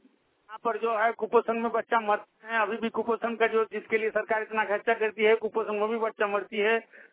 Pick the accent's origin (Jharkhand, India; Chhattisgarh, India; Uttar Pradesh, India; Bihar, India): Jharkhand, India; Pakuria; हम पकुड़िया के रहने वाले हैं। पकुड़िया जो है पकुड़िया पंचायत में ही पड़ता है, नला अंचल, नला थाना, जिला जामतारा।